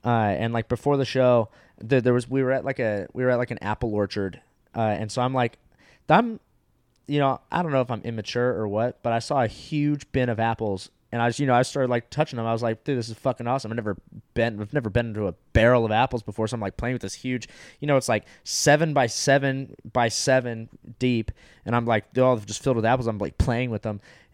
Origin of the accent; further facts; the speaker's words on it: California, United States; I'm from Orange County, California.